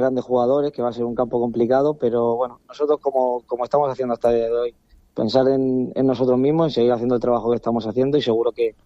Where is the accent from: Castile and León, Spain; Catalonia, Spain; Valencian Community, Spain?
Valencian Community, Spain; Altea; now in Alicante, Spain; Sí, bueno, me crié en Altea, estoy viviendo en Alicante, pero sí, muy cerquita de casa.